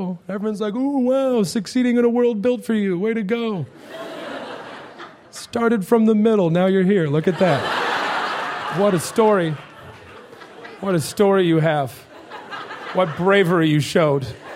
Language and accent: English; Ireland; the main reason I'm with a black woman is because I'm Irish and we got to do something because the sun is trying to kill my people